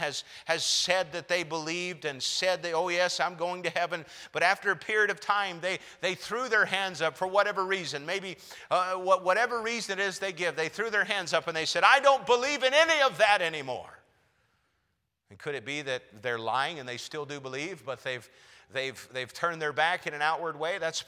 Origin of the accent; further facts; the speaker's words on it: China; Well, growing up in China on the mission field, as the church plant was getting underway, and my dad started a Bible study on Friday nights